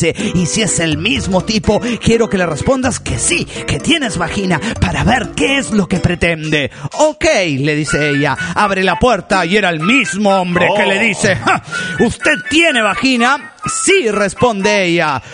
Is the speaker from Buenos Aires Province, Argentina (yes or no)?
no; San Luis, Argentina; de San Luis, Argentina.